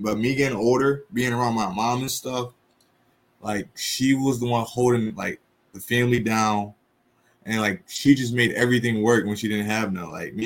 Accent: Rochester, New York, United States; Oh, growing in Rochester, you know, just like every city, you know, you go through things, you know.

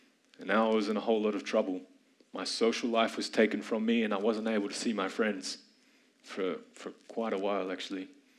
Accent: Brisbane, Queensland, Australia; born there; And I was born right here in Brisbane.

